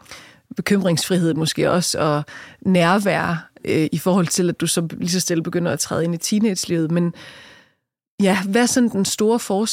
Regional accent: Haderslev, Region of Southern Denmark, Denmark; born there; Jeg blev simpelthen nødt til lige at sige, at jeg er født i Haderslev.

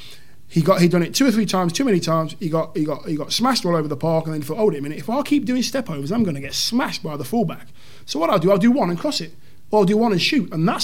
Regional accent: Leicester, East Midlands, United Kingdom; I don't really know. Leicester's my hometown, Jim. You know, Leicester's my hometown

